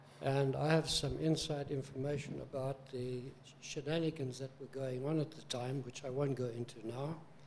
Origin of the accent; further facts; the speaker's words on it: South Africa; I'm from South Africa originally